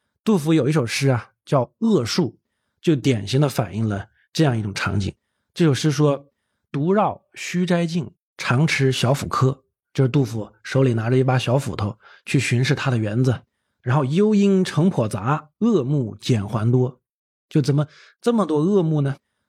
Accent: Chengdu, Sichuan, China; 我就是成都人啊，我家就在离草堂不远的地方。

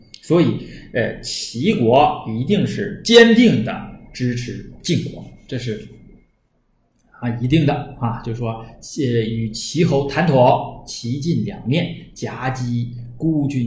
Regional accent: Northeast China, China; accent: Northeastern Mandarin; 我们东北话就在里边呼噜啊

